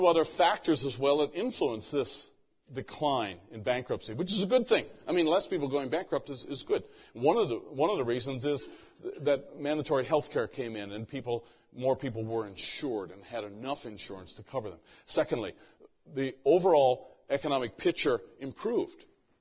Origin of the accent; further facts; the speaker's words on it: Canada; And I grew up in Canada, where it is nothing but unaffordable health care.